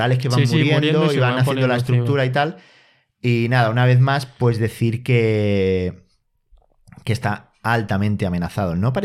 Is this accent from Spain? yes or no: yes; Catalonia, Spain; Pues me quedo con Sant Jordi. Sí, como catalán.